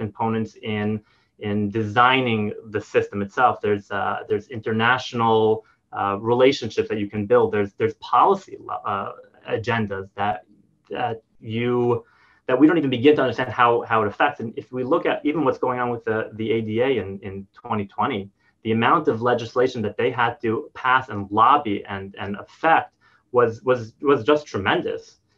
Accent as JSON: {"language": "English", "region": "New York", "country": "United States", "tie": "born or raised there", "also_born_or_lived": "New Jersey", "said": "So I grew up in on the East Coast in New York, New Jersey. About 20 years ago, my family moved to Israel. I did not follow them"}